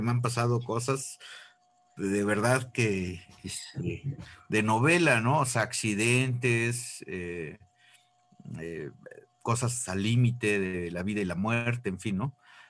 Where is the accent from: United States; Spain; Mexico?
Mexico; Hidalgo; todos los rincones de Hidalgo, que es la tierra de donde yo soy.